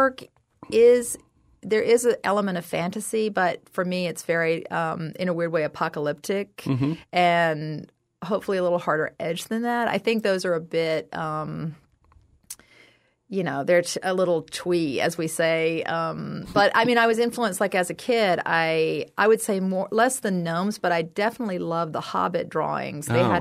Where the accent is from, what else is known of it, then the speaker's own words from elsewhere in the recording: South Carolina, United States; I'm from South Carolina. They don't have any art classes.